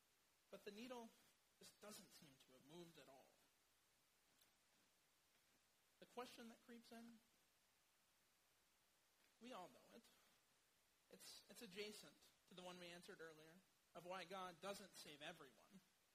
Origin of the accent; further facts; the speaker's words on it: Kansas, United States; I'm originally from Kansas, so in my early years